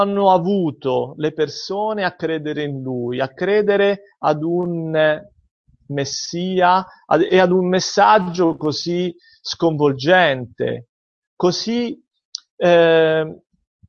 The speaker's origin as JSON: {"language": "Italian", "town": "Padua", "region": "Veneto", "country": "Italy", "said": "io vengo da Padova, dalla provincia di Padova"}